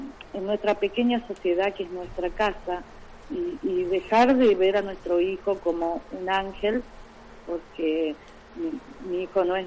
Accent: Laguna Paiva, Santa Fe, Argentina; Nosotros somos de Laguna Paiva

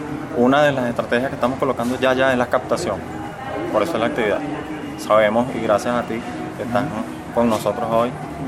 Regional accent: Venezuela; Nuestro deber como venezolano, nacionalista, tradicionalista, bolivariano

